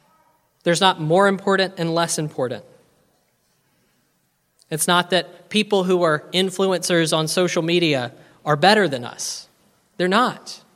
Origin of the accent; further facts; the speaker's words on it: Alabama, United States; I'm from Alabama, I get no say.